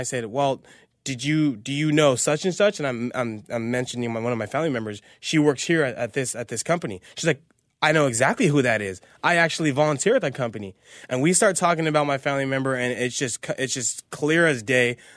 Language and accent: English; Azusa, California, United States; I'm from Azusa, California.